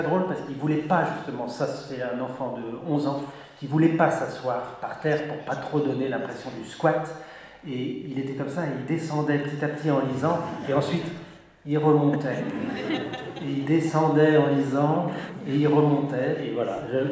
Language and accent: French; Paris, Île-de-France, France; je suis parisien, je reprendrai ce soir la route vers cette bonne ville de Paris.